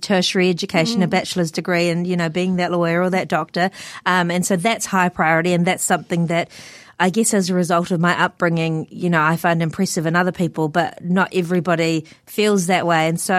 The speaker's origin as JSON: {"language": "English", "country": "New Zealand", "tie": "born or raised there", "said": "I'm Fiji Indian, so my parents grew up in Fiji. And so I think me having grown up in New Zealand for most of my life, well, everything bar, 18 months"}